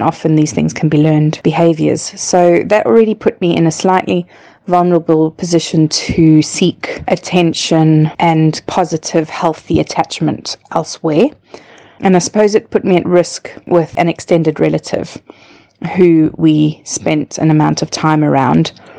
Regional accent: South Africa; I was raised in South Africa.

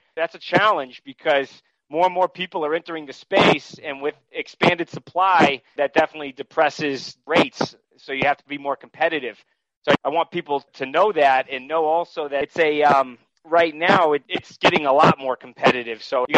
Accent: New England, United States; I'm originally from New England. So what I looked at markets that I knew growing up in that region out in Western Massachusetts, Vermont, New Hampshire.

